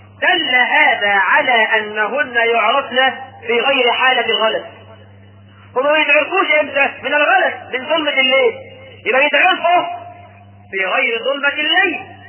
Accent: Egypt; الحريم عندنا في مصر كل نساء كنا منتصبات

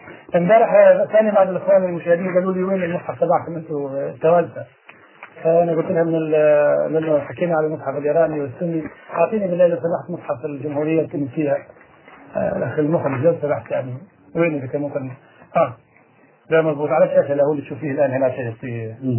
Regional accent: Morocco; عندنا في ورش المغرب الأقصى

